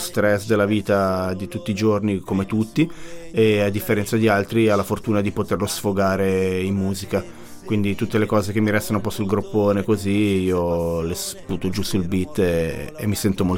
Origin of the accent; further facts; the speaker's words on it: Ticino, Switzerland; Ci sono tantissimi ticinesi nella mia situazione.